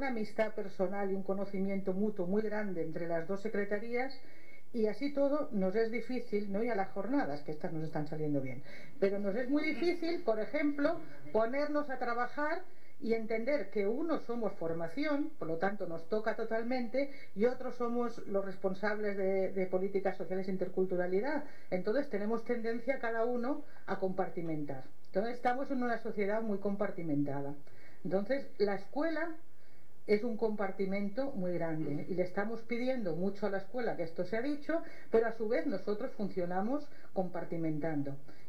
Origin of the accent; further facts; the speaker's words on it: Catalonia, Spain; now in Madrid, Spain; soy maestra, soy mujer, soy catalana viviendo en Madrid